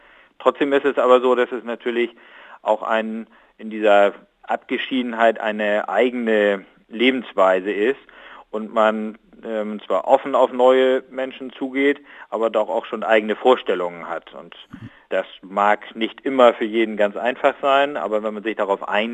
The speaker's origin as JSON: {"language": "German", "town": "Bremerhaven", "region": "Bremen", "country": "Germany", "said": "Ich bin in der Stadt geboren eigentlich, komme aus Bremerhaven, also das Stadtleben ist mir durchaus vertraut"}